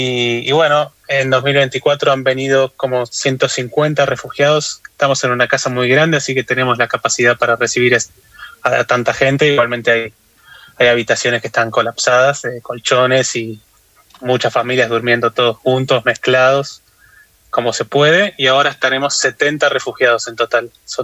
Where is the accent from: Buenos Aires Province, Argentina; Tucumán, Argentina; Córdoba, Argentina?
Buenos Aires Province, Argentina; Tigre; Y nos llegó desde Argentina, ¿no? Yo soy de Buenos Aires, de Tigre, y cuando escuché estos testimonios me sacudió realmente.